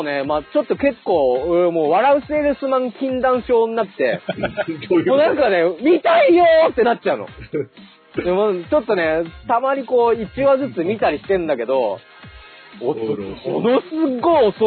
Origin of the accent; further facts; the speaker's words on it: Fukushima, Japan; なかったからな、地元福島には。